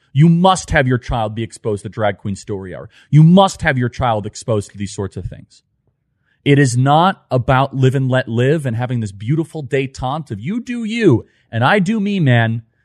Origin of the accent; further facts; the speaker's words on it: United States; I grew up in America where race meant nothing to me.